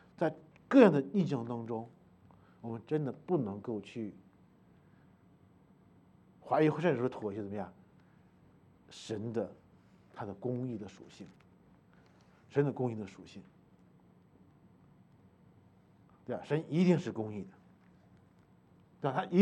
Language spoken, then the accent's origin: Chinese; Linfen, Shanxi, China; 我是大陆的，我是山西临汾的。